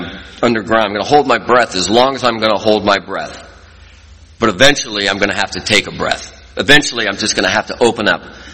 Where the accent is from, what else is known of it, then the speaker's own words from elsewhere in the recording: Stockton, California, United States; I grew up in Stockton, California. Now, Stockton, California is a hard town to grow up in. And I'm a product of the 60s and 70s. I'm 60 years old.